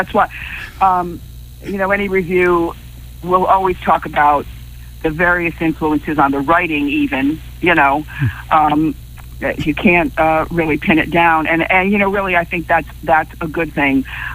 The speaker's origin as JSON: {"language": "English", "region": "Connecticut", "country": "United States", "tie": "born or raised there", "also_born_or_lived": "Bronx, New York", "said": "I'm born in the Bronx. Okay. And grew up in Connecticut, in between Connecticut and the Bronx, really."}